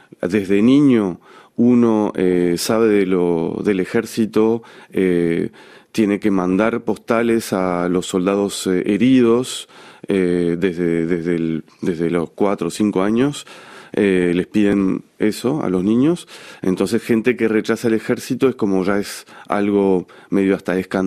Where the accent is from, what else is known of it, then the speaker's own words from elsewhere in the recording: Uruguay; moved away; Después con mis padres nos fuimos de Uruguay por la situación política, porque el país estaba al borde de un golpe de Estado.